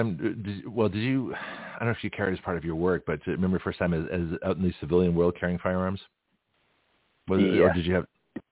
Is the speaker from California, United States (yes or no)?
yes; California, United States; I said, look, I'm new here. I'm from California.